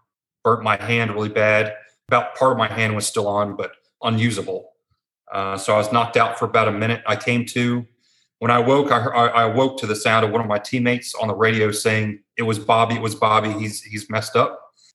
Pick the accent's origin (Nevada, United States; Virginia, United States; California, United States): Virginia, United States; Gloucester; also born or lived in Maryland; Before I was in the Army, I grew up in Virginia. I was actually born in Maryland. My parents split when I was young.